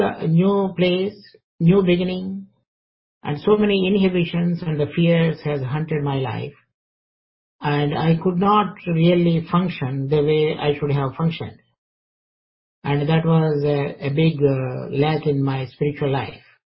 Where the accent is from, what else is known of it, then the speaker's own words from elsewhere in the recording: Andhra Pradesh, India; I could remember in my earlier days in India, especially when I was growing up in Andhra